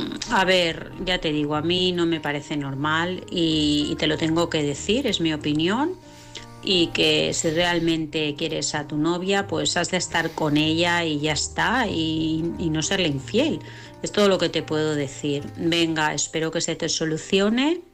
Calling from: Vilassar, Catalonia, Spain; de Vilassar.

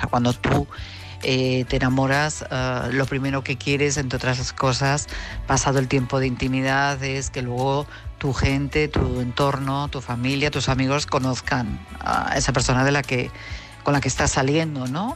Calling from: Madrid, Community of Madrid, Spain; de Madrid.

